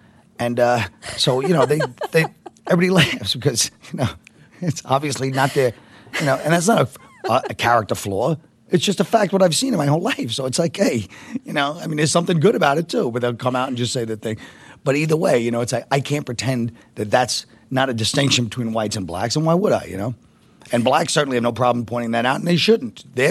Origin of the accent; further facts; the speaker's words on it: Brooklyn, New York, United States; You know, I grew up in Park Slope, which was very ethnically mixed